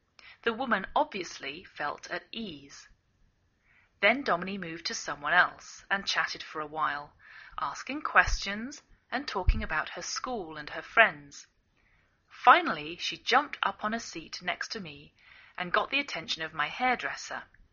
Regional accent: England, United Kingdom; now in United States

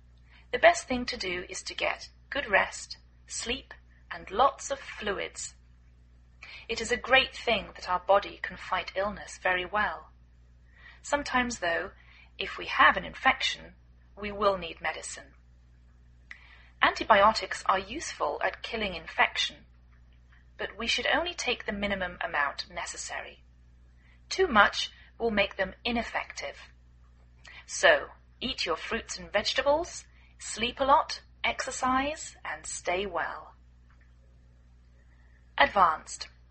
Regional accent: England, United Kingdom; now in United States

